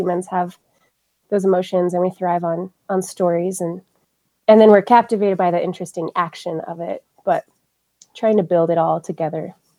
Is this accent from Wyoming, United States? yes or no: yes; Pinedale, Wyoming, United States; Growing up in Pinedale, my parents were skiers. They were like my dad's family homesteaded in the Wyoming range, just outside of Pinedale, and guided trips in the mountains.